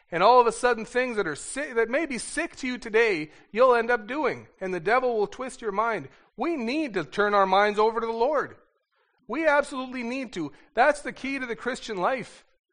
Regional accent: Winkler, Manitoba, Canada; And I'm from Winkler. Winkler's landscape is about as exciting as this, as your floor.

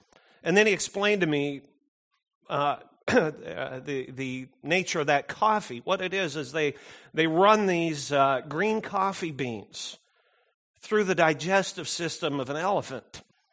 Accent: Canada; When he had met me and knew I was from Canada and everything

